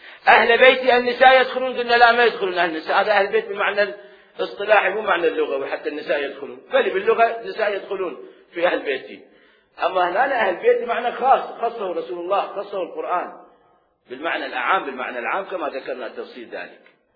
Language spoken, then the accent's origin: Arabic; Iraq; accent: Iraqi; هاي لغة عراقية، أنا أفتخر بها، أنا عراقي وأفتخر بهاي لغتي، هاي لهجة عراقية أتكلم بها